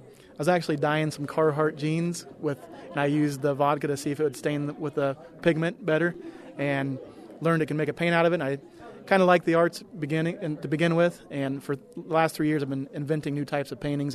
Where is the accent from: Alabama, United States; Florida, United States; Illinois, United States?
Illinois, United States; Kirkwood; also born or lived in Monmouth; I was born here in Monmouth, and I grew up in Kirkwood, which is a small town right next to here.